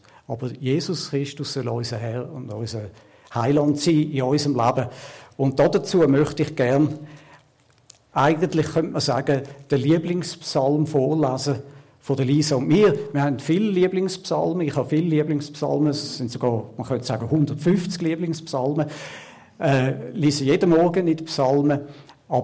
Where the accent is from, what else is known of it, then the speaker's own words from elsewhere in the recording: Glattbrugg, Zurich, Switzerland; Ich bin in Glattbrück aufgewachsen und ich bin nicht in einem Haus aufgewachsen, in einer Familie, wo die Bibel gelesen worden ist.